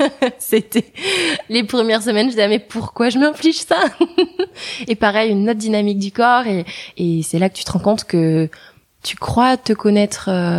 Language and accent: French; Hendaye, Nouvelle-Aquitaine, France; J'ai grandi dans une ville qui s'appelle Hendaye, qui est à la frontière entre l'Espagne et la France, sur la côte atlantique.